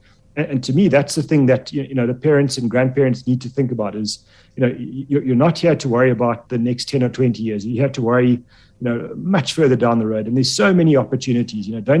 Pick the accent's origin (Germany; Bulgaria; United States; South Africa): South Africa; So, you know, as a South African, you put your money in America thinking you've done a great job for your future generations.